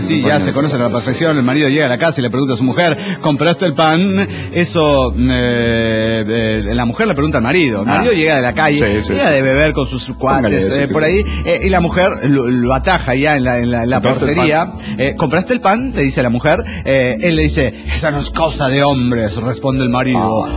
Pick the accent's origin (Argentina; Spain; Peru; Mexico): Mexico; Cuernavaca, Morelos; de Cuernavaca, Morelos, México.